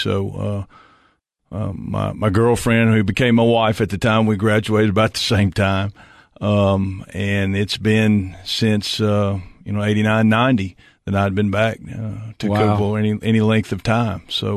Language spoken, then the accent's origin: English; Memphis, Tennessee, United States; now in Nashville, United States; I'm from Memphis originally. I got here in 1983